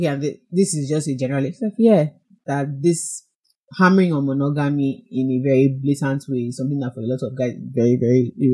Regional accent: Nigeria; We're going to be talking about dealing with family dysfunction, especially as Nigerian and African millennials.

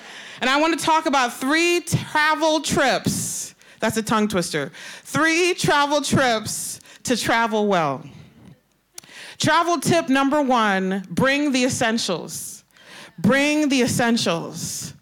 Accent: New York, United States; born there; And I'm Nigerian. I was born in New York, but I'm 100% Nigerian.

